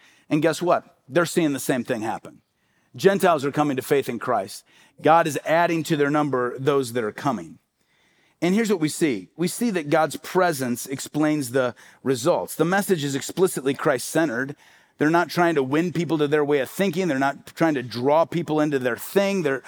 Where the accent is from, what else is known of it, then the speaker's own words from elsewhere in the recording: Midwest, United States; growing up in the Midwest, I think about it a lot like dandelions.